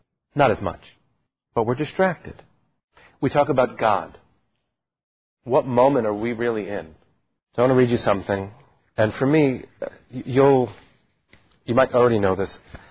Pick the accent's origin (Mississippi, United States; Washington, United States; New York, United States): New York, United States; And as a New Yorker, it evokes a huge amount.